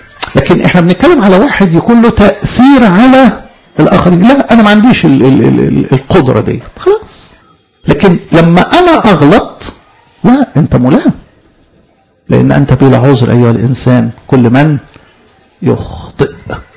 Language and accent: Arabic; Egypt; ما هو احنا طبيعتنا كمصريين كده، ما نملش للمغامره